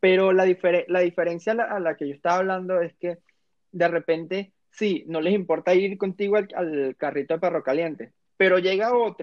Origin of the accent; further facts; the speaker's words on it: Venezuela; Ese peito de como venezolano de meter labia, nunca supe meter labia